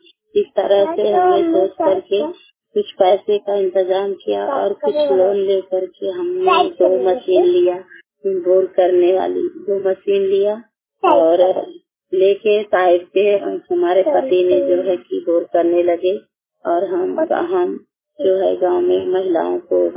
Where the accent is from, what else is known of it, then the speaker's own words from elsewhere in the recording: Tadiya, Uttar Pradesh, India; गांव तड़िया, रसूलपुर, जिला बनारस की रहने वाली हूँ।